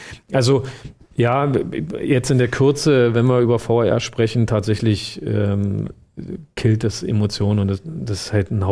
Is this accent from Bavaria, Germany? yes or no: no; Strausberg, Brandenburg, Germany; Ich habe meine Kindheit tatsächlich in Strausberg. So, das ist schon so, ich bin da aufgewachsen und das ist schon der Ort, meine ganze Familie lebt da. Das ist dann doch noch ein Ticken mehr Heimat als Halle.